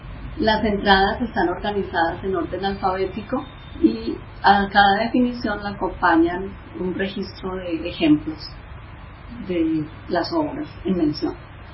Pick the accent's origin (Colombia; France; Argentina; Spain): Colombia